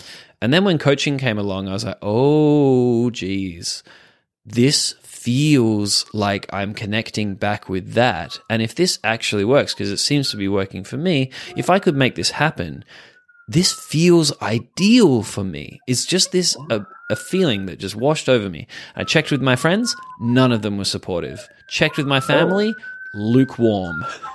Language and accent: English; Perth, Western Australia, Australia; She was from my hometown, Perth, and yeah, we started doing remote sessions